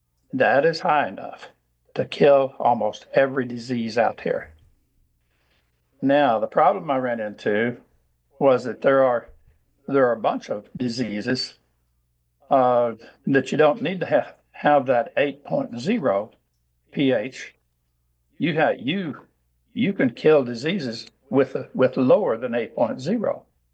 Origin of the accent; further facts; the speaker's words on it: Mountain View, Arkansas, United States; I grew up in Mountain View, Arkansas